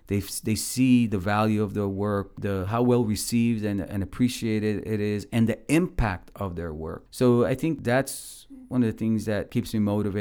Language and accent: English; Puerto Rico; also born or lived in New York City, United States; I grew up in public housing. I grew up in Puerto Rico. We weren't very poor, but we had our limitations. Also grew up in parts of New York City and some other projects.